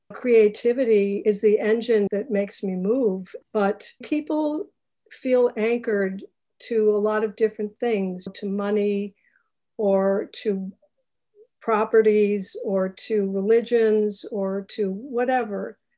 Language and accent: English; United States; born there; I was born in the United States and I've had all my needs met my whole life.